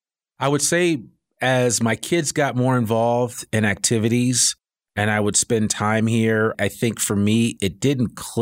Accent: East Coast, United States; now in Northwest Arkansas, United States; you know, I grew up on the East Coast, they were like, what are you doing in Arkansas? You know, like, and I always had to qualify. I'm like, no, I'm in Northwest Arkansas.

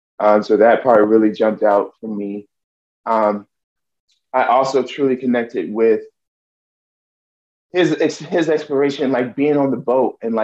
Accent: Richmond, Virginia, United States; So I grew up, I'm from Richmond originally, but my family is sort of rooted in Emporia, Virginia, which is more further south, so more country.

